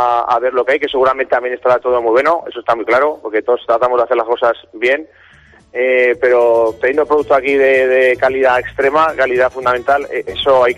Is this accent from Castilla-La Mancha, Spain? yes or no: no; Aragon, Spain; como buen aragonés, el producto de aquí de la tierra.